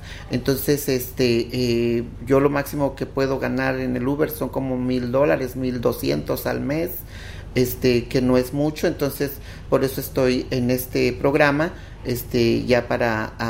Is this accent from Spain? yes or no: no; Chiapas, Mexico; now in United States; Yo soy del sur de México, Chiapas. Soy también americana ya, ciudadana americana.